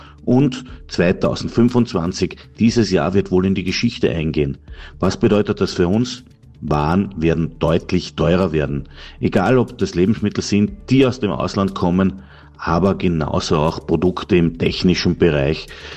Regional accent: Krumpendorf, Carinthia, Austria; Ich komme ursprünglich aus Krumpendorf

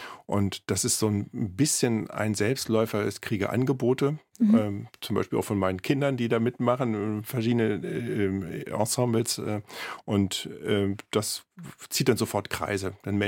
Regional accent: Berlin, Germany; Also ist für mich als Berliner eine ganz neue Erfahrung gewesen

